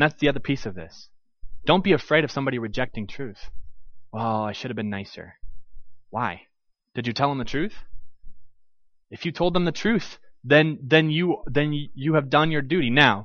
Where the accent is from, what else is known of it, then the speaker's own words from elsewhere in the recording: Texas, United States; It's like I have to stop being a Texan and start being a Christian or something.